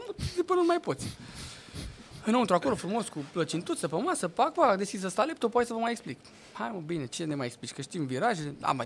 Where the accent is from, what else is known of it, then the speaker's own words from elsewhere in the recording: Romania; Trebuie să o zicem, că suntem români.